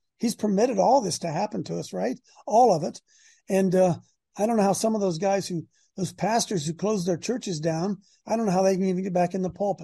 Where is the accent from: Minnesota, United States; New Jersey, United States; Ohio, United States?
Ohio, United States; And, you know, it's we're both from Ohio. I live down around the Columbus area and folks watching Sherry's up around Cleveland.